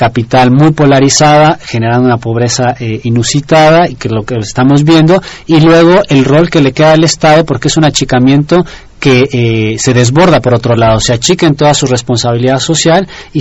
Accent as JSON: {"language": "Spanish", "country": "Mexico", "said": "los mayores consumidores, que no necesariamente somos los mexicanos, sino los extranjeros"}